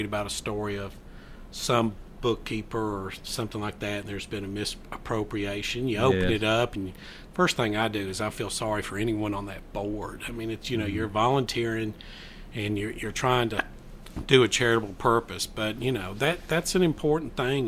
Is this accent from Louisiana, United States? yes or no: no; Nashville, Tennessee, United States; But I came up to Murfreesboro probably January of 97. I'm originally from Nashville